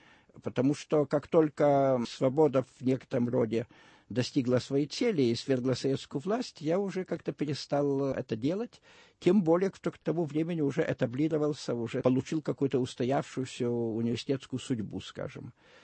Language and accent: Russian; Lithuania; Russian is a second language; я литовец, и, естественно, наверное, русским языком все же не владею как родным, хотя, честно говоря, считаю, что там для меня абсолютно второй родной язык